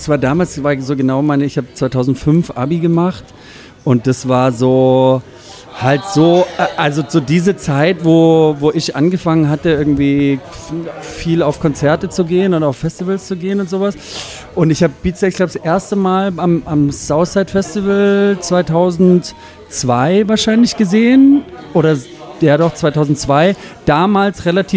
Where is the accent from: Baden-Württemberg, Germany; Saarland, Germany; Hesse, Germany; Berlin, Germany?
Baden-Württemberg, Germany; Konstanz; Ich bin in Konstanz aufgewachsen eben und damals gab es halt irgendwie, in Konstanz gab es relativ wenig live